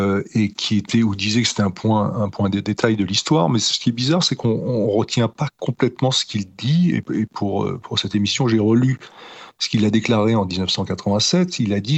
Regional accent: France; en tant que Français juif, patriote

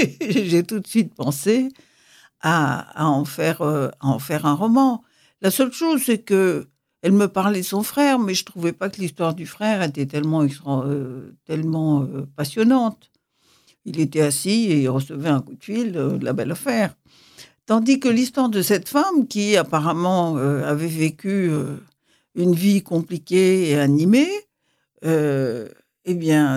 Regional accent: Casablanca, Casablanca-Settat, Morocco; born there; je ne suis pas née à Fès non plus. Moi, je suis née à Casablanca

